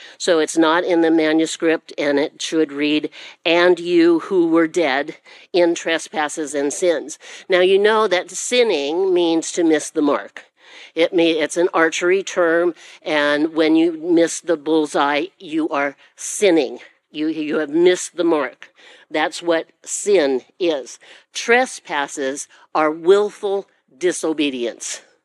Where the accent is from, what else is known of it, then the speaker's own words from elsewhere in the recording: Illinois, United States; Well, I'm from Illinois.